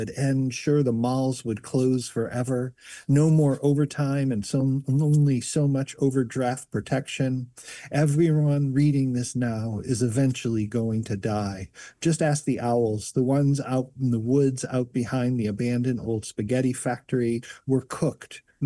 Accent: Buffalo, New York, United States; in my hometown of Buffalo

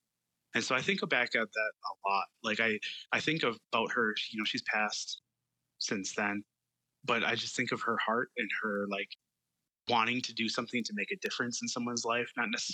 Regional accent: Brooklyn Park, Minnesota, United States; One of them is that I grew up in Brooklyn Park and Brooklyn Center area. And so I grew up kind of urban, like not in the cities, but like in the kind of first ring, second ring suburbs, very diverse community.

